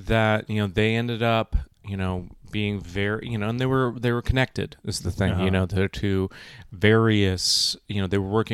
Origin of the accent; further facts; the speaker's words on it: California, United States; I'm from California originally